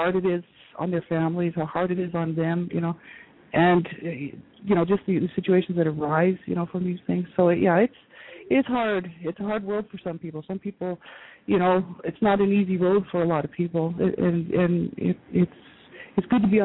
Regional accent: New Mexico, United States; born there; So my parents were from Canada, and they moved down to the States, and I was born in New Mexico.

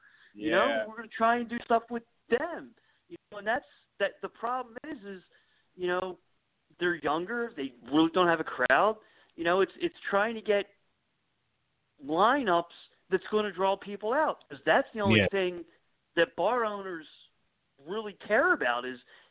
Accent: Philadelphia, Pennsylvania, United States; I grew up in Northeast Philly, where you would go to the Empire on Sunday night and your friend would play

